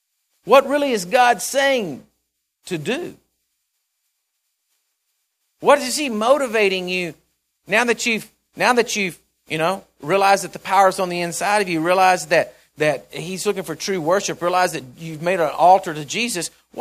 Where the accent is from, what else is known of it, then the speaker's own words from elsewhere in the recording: Texas, United States; And I said, "I'm from Texas, and we don't talk to people like that down here."